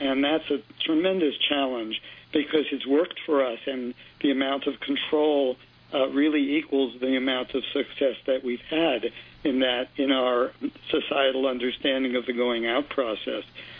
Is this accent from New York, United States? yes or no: yes; New York City, New York, United States; a tangible discovery that I have made growing up in New York City and having all the equipment that goes along with that, which is basically cynicism.